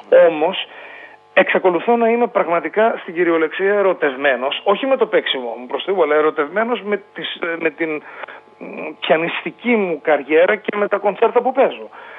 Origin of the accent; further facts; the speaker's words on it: Greece; γιατί είμαι Έλληνας βαθιά και παίζω και ζω για την Ελλάδα.